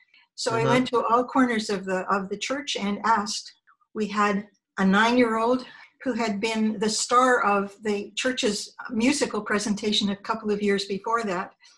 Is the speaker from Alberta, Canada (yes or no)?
yes; Edmonton, Alberta, Canada; moved away; In the fall of 1971, I left my hometown of Edmonton and moved east to study at Toronto Dance Theatre. I lived on Jarvis Street north of Carleton